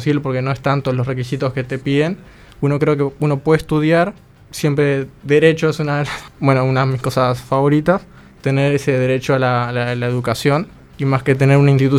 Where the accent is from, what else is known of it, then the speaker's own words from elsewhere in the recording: El Pinar, Canelones, Uruguay; now in Montevideo, Uruguay; Yo soy del Pinar, me crié prácticamente ahí y vine al interior, pero me mudé a Montevideo